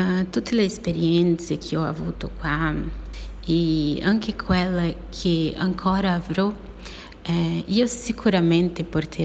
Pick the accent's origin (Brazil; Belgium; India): Brazil; Italian is a second language; now in Italy; sono brasiliana